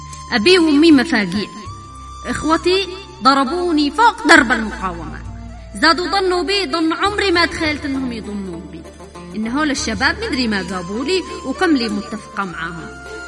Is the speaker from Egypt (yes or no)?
no; South Yemen, Yemen; حتى لو كنت أنا جنوبية.